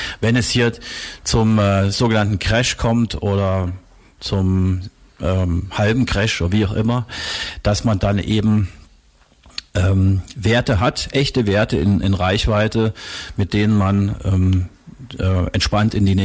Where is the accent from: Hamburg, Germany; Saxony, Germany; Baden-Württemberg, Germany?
Saxony, Germany; Zittau; accent: Saxon; Ich komme ja ursprünglich aus Zittau, das ist Ostsachsen.